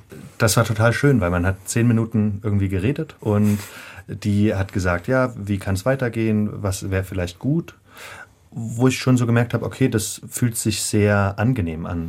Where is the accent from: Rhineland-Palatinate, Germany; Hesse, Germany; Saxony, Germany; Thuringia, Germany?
Saxony, Germany; Chemnitz; ich habe nach der Schule ein FSJ gemacht in Chemnitz, wo ich herkomme